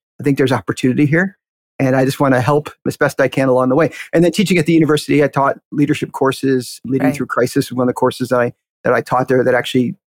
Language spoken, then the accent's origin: English; Chicago, Illinois, United States; I grew up on the south side of Chicago, about 138th and South State Street. Youngest of five kids.